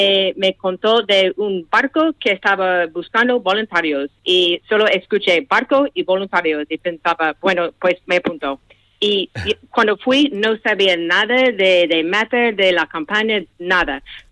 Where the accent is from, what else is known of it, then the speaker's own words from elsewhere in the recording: United States; Spanish is a second language; Soy de Estados Unidos.